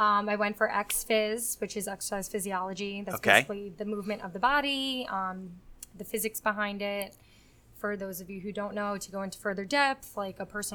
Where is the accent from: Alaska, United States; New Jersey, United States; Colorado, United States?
New Jersey, United States; Garwood; So I'm from here. I've lived here for 28 years. I literally just moved to Plainfield, which is also in Union County.